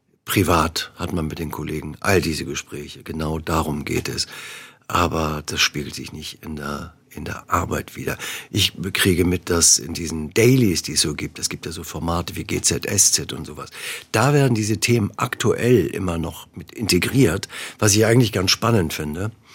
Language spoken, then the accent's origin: German; Northern Germany, Germany; Aber das Ganze drumherum ist mir dann als Norddeutscher, diskreter Mensch eher too much.